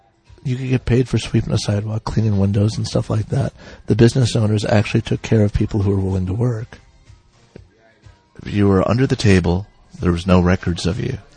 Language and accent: English; Ireland; I'd worked with Irish people before, and I'm Irish, and decided to create a character